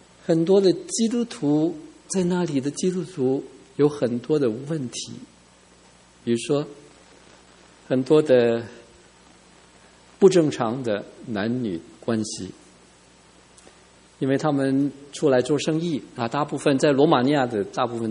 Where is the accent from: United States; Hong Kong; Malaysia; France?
Hong Kong; Chinese is a second language; 我是从香港来的，我国语讲的不好，但是我懂得脏话。